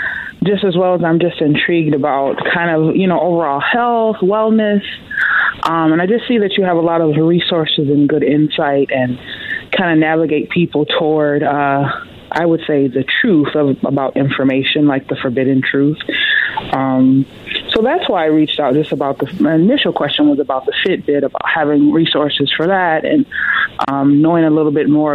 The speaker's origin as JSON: {"language": "English", "region": "the South", "country": "United States", "said": "You know, like I'm from the South. I've eaten fried chicken all my life"}